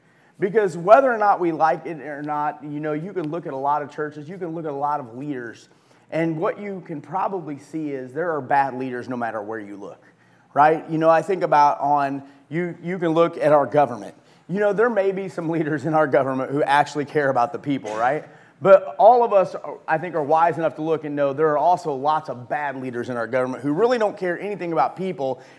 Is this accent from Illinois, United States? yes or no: yes; Alton, Illinois, United States; So when I was a kid, I grew up in Alton, and we would drive over to Jamestown Mall.